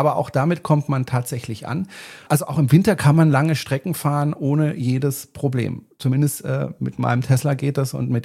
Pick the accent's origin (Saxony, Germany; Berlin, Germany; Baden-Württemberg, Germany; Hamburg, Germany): Baden-Württemberg, Germany; ich bin Badener. Badenser.